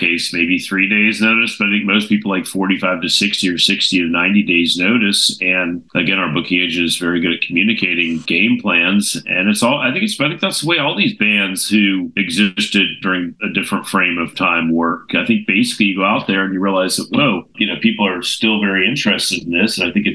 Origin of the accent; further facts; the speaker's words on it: Richmond, Virginia, United States; where I had the fortune of growing up in Richmond, Virginia